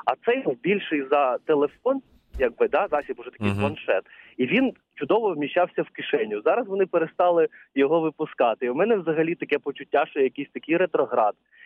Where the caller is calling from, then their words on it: Odesa, Odesa Oblast, Ukraine; я телефоную з Одеси.